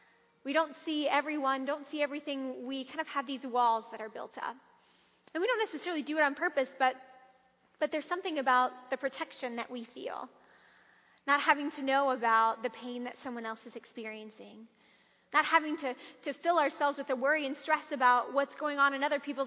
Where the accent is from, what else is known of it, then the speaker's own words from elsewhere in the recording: Louisiana, United States; also born or lived in Michigan; now in Kansas City, United States; And being new to Kansas City, neither of us are from the area. I'm from Louisiana, and he's from Michigan.